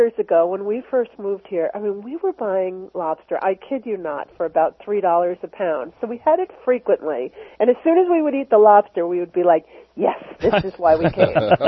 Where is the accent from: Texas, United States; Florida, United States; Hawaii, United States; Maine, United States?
Maine, United States; No matter where I travel in the world, I am constantly reminded of the deep connection between my home state and Homaras Americanas, or Maine lobster.